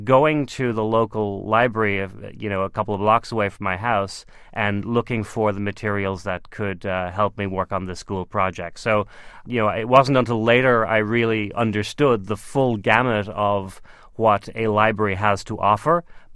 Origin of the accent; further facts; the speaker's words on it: Dublin, Leinster, Ireland; I grew up in Dublin.